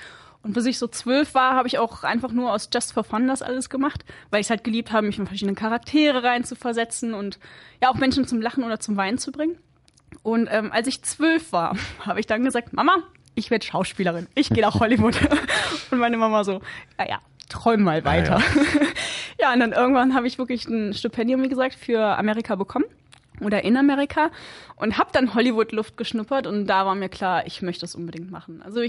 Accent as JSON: {"language": "German", "region": "North Rhine-Westphalia", "country": "Germany", "said": "Nein, ich komme aus NRW. Also ich komme aus, ich würde sagen, nicht einem kleinen Kaff, aber doch einem kleinen Örtchen neben Düsseldorf, will ich. Und bin dann irgendwann hier hingezogen."}